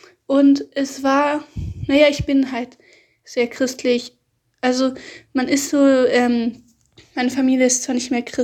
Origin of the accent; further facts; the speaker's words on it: Berlin, Germany; Naja, ich bin ja aus Berlin